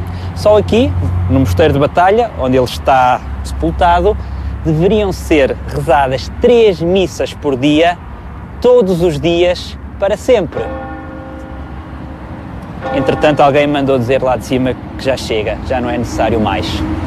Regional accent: Portugal; Tenho notado que sempre que eu digo que sou português e falo de Portugal

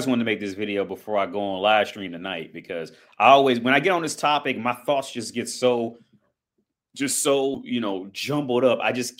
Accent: Cincinnati, Ohio, United States; I'm from Ohio. I'm from Cincinnati, Ohio, right?

